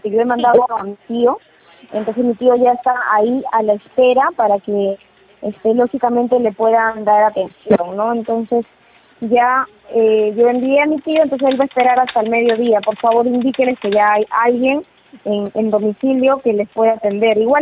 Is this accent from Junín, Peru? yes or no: no; Los Olivos, Lima, Peru; yo soy del distrito de Los Olivos